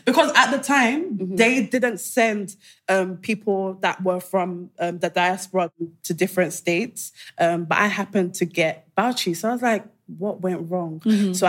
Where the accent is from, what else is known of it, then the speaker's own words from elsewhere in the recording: United Kingdom; I, a British citizen, born and raised in the UK, yes, I'm Nigerian